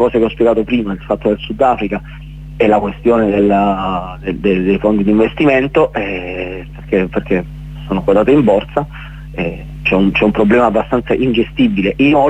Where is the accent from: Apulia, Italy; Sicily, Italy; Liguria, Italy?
Apulia, Italy; San Giorgio; now in Spain; quando poi vado a San Giorgio, al mio paese, giù in Puglia